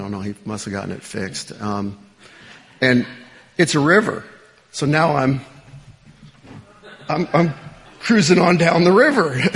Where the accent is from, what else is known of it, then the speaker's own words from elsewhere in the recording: Great Falls, Montana, United States; born there; So like Jason said, I was born in Montana, actually in Great Falls, Montana.